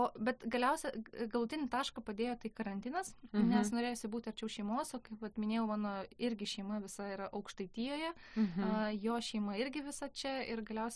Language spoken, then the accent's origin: Lithuanian; Klaipėda, Klaipėda County, Lithuania; also born or lived in Rokiškis; mano šeima persikėlė į Klaipėdą. Tai aš Klaipėdui užaugau. Baigiau mokyklą, ten visa mano vaikystė, paauglystė praėjo